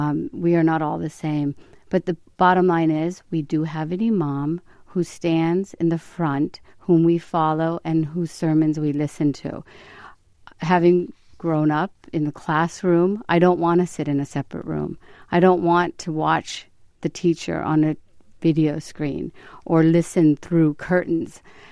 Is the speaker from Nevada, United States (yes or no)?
no; Morgantown, West Virginia, United States; A man last night in my hometown of Morgantown